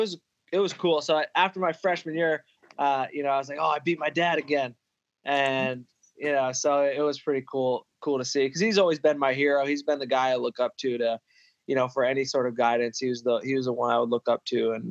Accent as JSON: {"language": "English", "town": "Ithaca", "region": "New York", "country": "United States", "tie": "born or raised there", "said": "so I grew up in Ithaca, New York, which is where Cornell's located, and spent my whole life here."}